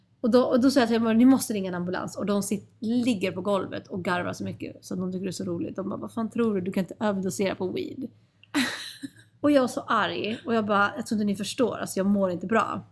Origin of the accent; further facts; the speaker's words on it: Stockholm, Stockholm County, Sweden; Jag växte upp vid Stureplansklubbarna